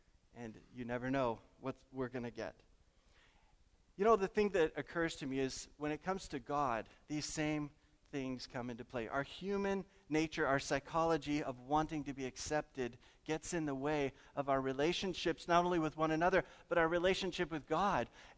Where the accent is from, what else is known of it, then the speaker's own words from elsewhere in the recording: St. Louis, Missouri, United States; I was raised in St. Louis in a Catholic home, and we joined Cub Scouts.